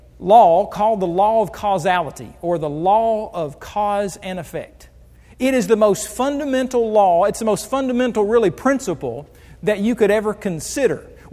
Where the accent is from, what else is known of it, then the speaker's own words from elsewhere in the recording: Muskogee, Oklahoma, United States; Where did my hometown of Muskogee, Oklahoma come from?